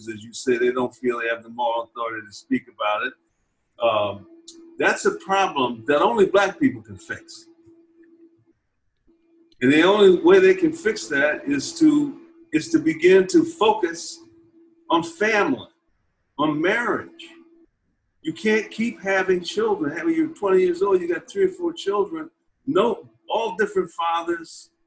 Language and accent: English; Phoenix, Illinois, United States; I grew up just off the south side, little black suburb called Phoenix, Illinois. It was the 268 suburbs of Chicago.